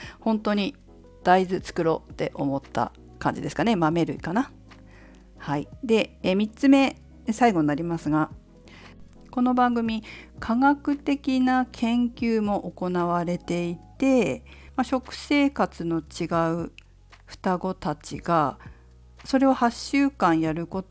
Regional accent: Fukushima, Japan; 私の実家は福島県福島市で農家をやってるんです。

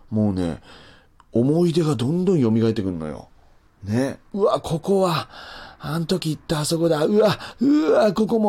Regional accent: Nagasaki, Japan; この舞台がもう、私の地元。というかもう地元すぎ。

